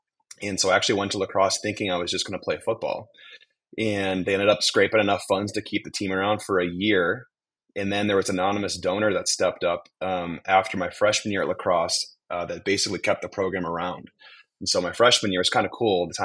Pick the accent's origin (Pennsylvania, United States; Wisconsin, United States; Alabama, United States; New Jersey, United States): Wisconsin, United States; Madison; So I'm from the west side of Madison, went to Middleton High School. Played football, baseball, and basketball.